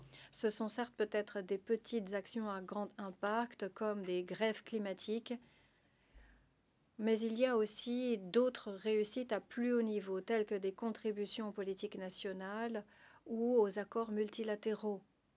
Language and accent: French; St. Vincent & Grenadines; je viens de Saint-Vincent et des Grenadines